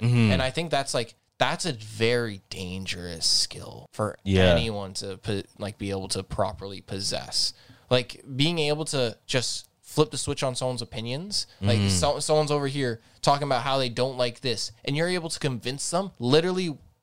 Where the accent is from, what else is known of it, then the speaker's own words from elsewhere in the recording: Azores, Portugal; I went to the island because I'm from the Azores.